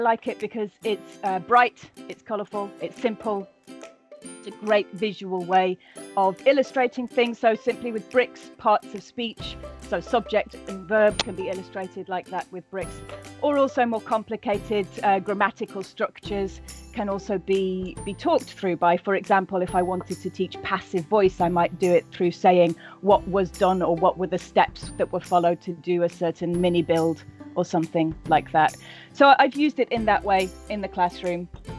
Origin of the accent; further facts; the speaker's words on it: England, United Kingdom; I am an English language teacher from England.